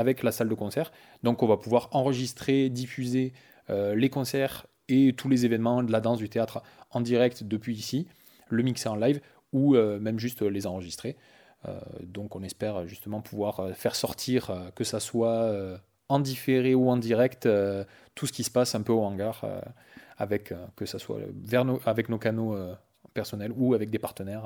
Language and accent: French; Occitanie, France; now in Cunac, France; Donc j'habite à 20-30 minutes de Técou. Enfin, je suis né à 20-30 minutes de Técou, mais aujourd'hui, j'habite à Cunac, à côté d'Albi. Donc je suis à 20-30 minutes. À la base, moi, je suis du Tarn.